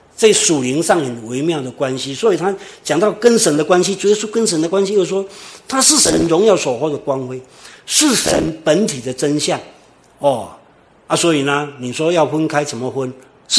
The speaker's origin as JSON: {"language": "Chinese", "country": "Taiwan", "said": "对我们像台湾人来讲，有些人就是说我们是台湾人"}